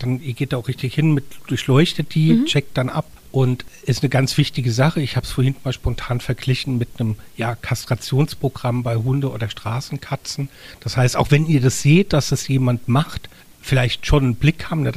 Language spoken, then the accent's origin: German; Mainz, Rhineland-Palatinate, Germany; ich als Mainzer